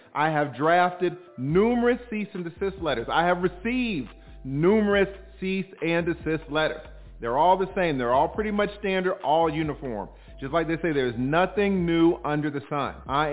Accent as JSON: {"language": "English", "town": "Atlanta", "region": "Georgia", "country": "United States", "said": "I'm from Atlanta. People down here in Atlanta, we do not understand how you guys have Charlemagne the God still on the air."}